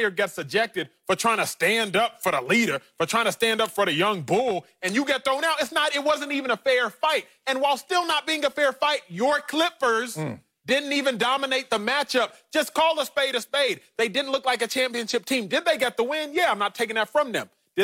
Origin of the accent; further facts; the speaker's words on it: Dallas, Texas, United States; Now, look, I'm born and raised in Dallas, so I'm a resident Mavericks fan when it comes down to it.